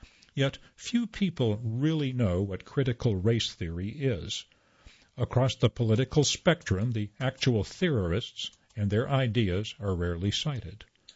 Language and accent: English; Wilmington, North Carolina, United States; I grew up in Wilmington and never had heard of the Wilmington Massacre until there were a series of commemorations in 1998.